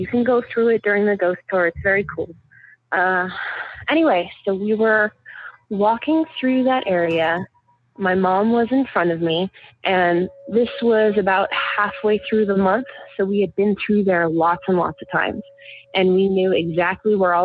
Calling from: Burbank, California, United States; I'm calling from Burbank, California.

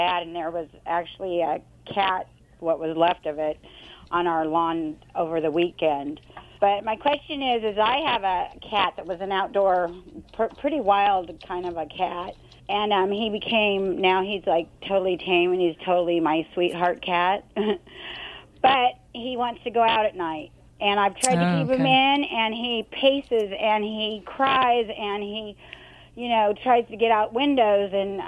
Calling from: Huntington Beach, California, United States; Huntington Beach.

